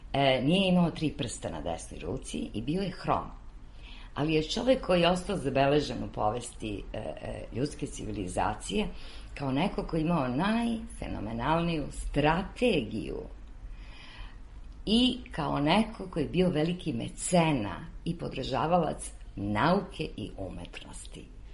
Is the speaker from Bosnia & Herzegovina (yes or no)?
no; Serbia; ja sam iz Srbije, Srbistan.